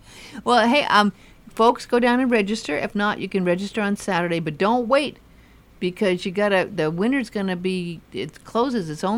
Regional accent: Beverly Hills, California, United States; I grew up in Beverly Hills.

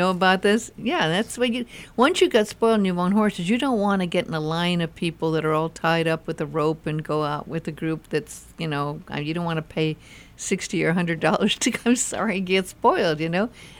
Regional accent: Beverly Hills, California, United States; I grew up in Beverly Hills.

